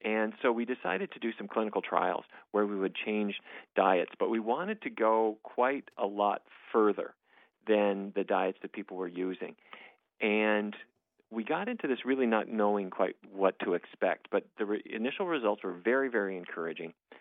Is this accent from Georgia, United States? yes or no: no; Fargo, North Dakota, United States; I grew up in Fargo, North Dakota. I suppose people have seen the movie, and that might be their image of it.